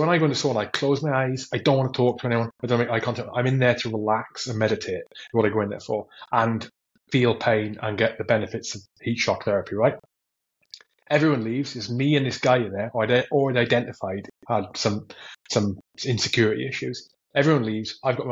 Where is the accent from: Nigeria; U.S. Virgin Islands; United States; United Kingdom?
United Kingdom; I'm British and polite.